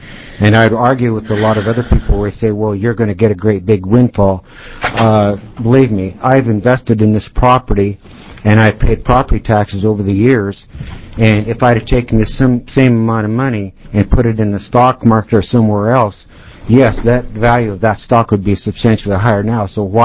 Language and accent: English; Warrenton, Oregon, United States; I'm from Warrenton, Oregon.